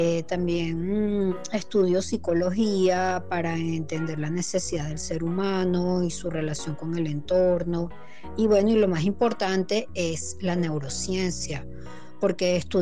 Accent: Venezuela; se va a fortalecer nuestra identidad, la autoestima y nuestro arraigo como venezolanos.

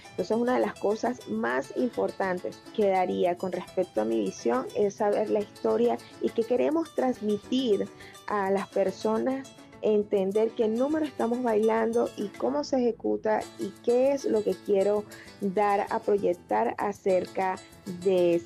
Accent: Venezuela; sino también como venezolana

